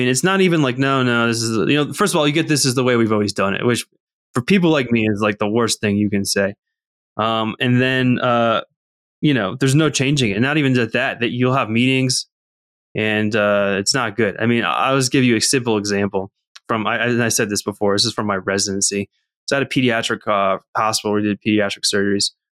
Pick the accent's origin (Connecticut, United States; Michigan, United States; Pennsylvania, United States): Connecticut, United States; So I interview out in Connecticut at a place, and because I'm from Connecticut.